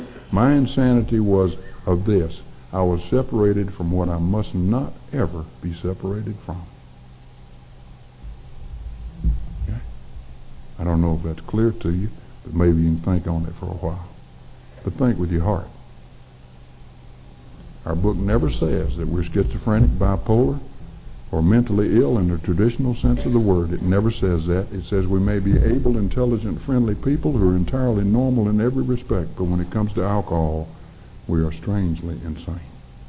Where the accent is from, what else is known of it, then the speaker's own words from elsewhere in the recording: North Carolina, United States; I'm being locked up on a regular basis in the Wake County Jail in my hometown, where my daddy's on the Board of Deacons for 55 years